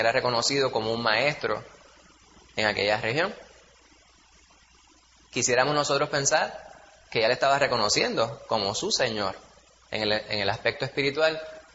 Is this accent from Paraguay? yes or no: no; Bayamón, Puerto Rico; also born or lived in New York; yo me crié en Bayamón y en Manhattan y en el Bronx.